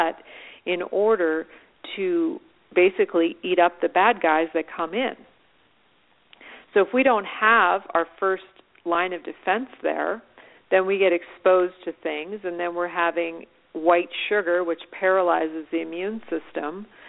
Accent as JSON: {"language": "English", "country": "Canada", "said": "I'm from Canada, and we have Thanksgiving. It's the second Monday of October."}